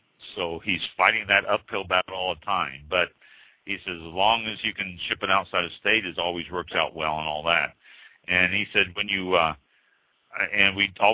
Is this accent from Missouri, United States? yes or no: yes; Missouri, United States; I was born and raised in Missouri.